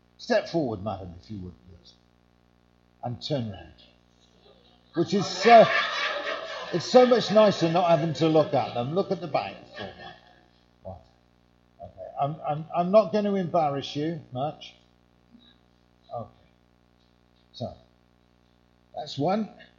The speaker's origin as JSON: {"language": "English", "town": "Yeovil", "region": "South West England", "country": "United Kingdom", "tie": "born or raised there", "said": "Where I come from, I grew up in Yeovil. I'm actually a Cornish man."}